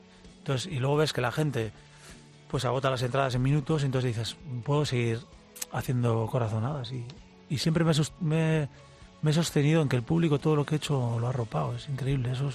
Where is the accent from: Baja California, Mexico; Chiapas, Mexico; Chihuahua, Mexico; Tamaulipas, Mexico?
Tamaulipas, Mexico; Reynosa; Mi mujer contrató a una ronda de folclore de mi tierra, de Reynosa, y vinieron hasta aquí